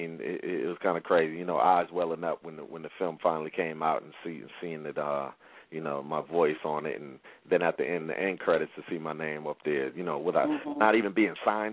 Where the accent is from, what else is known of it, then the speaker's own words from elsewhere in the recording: Brockton, Massachusetts, United States; I came from Brockton, Massachusetts, about 20 miles south of Boston.